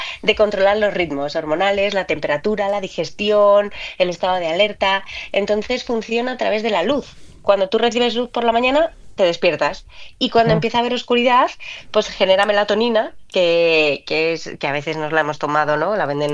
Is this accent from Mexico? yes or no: no; Spain; que así somos los españoles, que estiramos más el día que nadie.